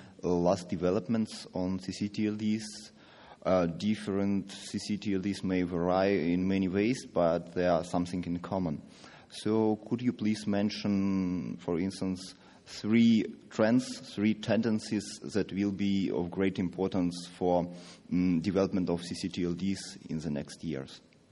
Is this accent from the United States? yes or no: no; Russia; English is a second language; Good morning. … from Russia.